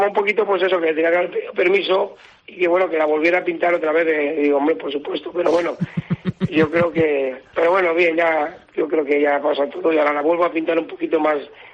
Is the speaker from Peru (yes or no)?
no; Spain; Yo soy español, todos votando.